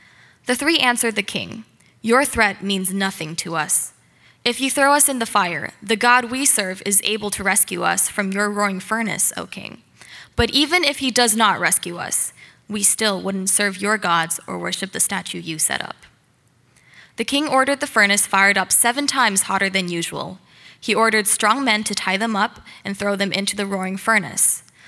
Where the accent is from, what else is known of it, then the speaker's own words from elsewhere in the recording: Shanghai, China; moved away as an adult; now in Toronto, Canada; when I was about 4 and a half, my family moved back to China, and I grew up mostly in Shanghai, and now I'm back here in Toronto for my first year in the University of Toronto.